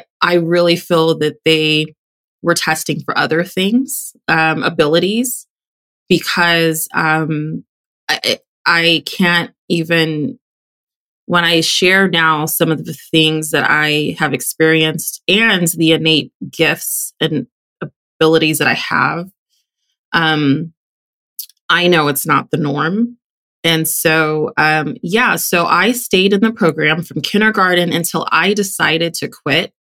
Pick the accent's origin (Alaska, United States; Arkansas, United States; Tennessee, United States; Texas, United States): Texas, United States; I grew up in Texas, and so it was called gifted and talented.